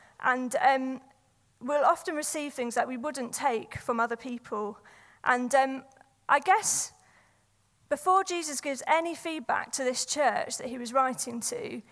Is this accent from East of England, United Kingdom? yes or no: no; London, United Kingdom; now in Manchester, United Kingdom; I'm from London, and I've got Scottish heritage, but I live in Manchester